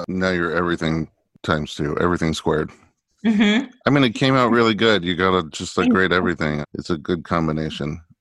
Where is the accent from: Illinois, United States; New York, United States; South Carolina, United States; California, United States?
New York, United States; New York City; My only problem with New York, because I grew up there too